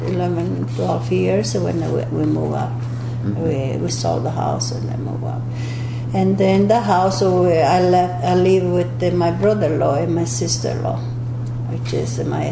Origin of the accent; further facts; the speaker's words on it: Italy; Me, I came from Italy and lived with my sister.